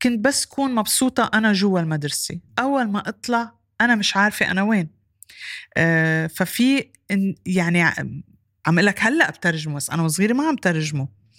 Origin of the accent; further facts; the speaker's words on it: Kuwait; born there; انا كمان ولدت بالكويت كان لسه الكويت فريش بعدها جديدة بهيداك الوقت